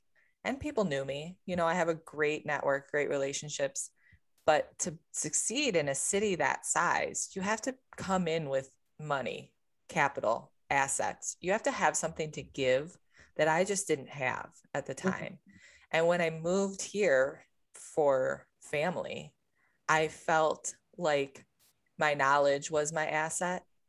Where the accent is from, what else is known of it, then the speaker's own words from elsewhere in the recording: Cleveland, Ohio, United States; also born or lived in Chicago; now in Detroit, United States; Living here in Detroit, I grew up in Cleveland and then I moved to Chicago